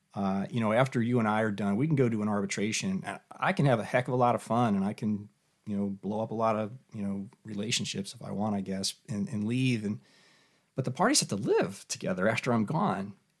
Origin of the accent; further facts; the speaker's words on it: Philadelphia, Pennsylvania, United States; And you know, I'm from Philly, we can fight a little bit, you know